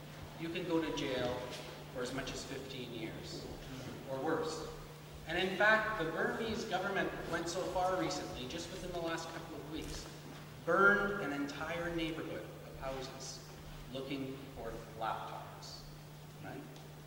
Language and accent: English; Canada; I'm a Canadian.